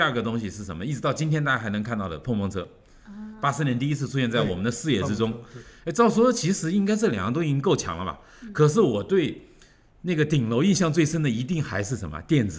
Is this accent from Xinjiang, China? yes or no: no; Jingzhou, Hubei, China; 比如说我的老家是在那个荆州沙市啊，当年呢我是在荆州啊